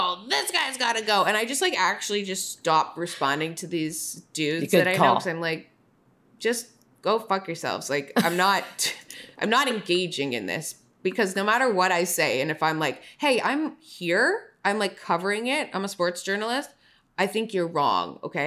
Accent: Toronto, Ontario, Canada; You know, I'm from Toronto.

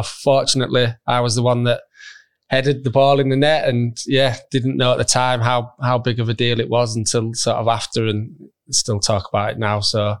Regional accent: Halifax, Yorkshire and the Humber, United Kingdom; I was from Halifax.

